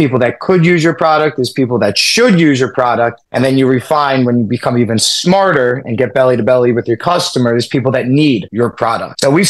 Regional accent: New York City, New York, United States; Born and raised in New York City, right in the heart of New York City at the moment.

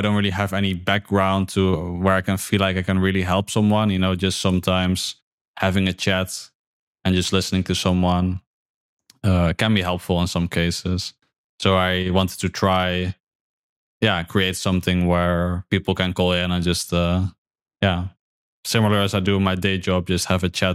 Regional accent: Netherlands; Yeah, I'm from the Netherlands

